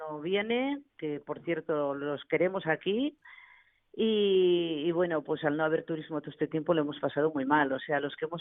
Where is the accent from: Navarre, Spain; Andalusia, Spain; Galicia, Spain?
Navarre, Spain; Tafalla; Sí, ahí en Navarra se hace mucho, yo soy de Tafalla